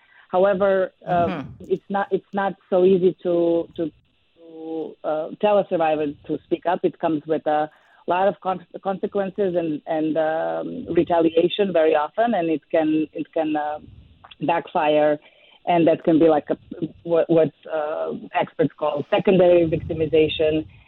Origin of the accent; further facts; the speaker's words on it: Serbia; English is a second language; moved away as an adult; I was born and raised in Serbia, and I had a beautiful acting career.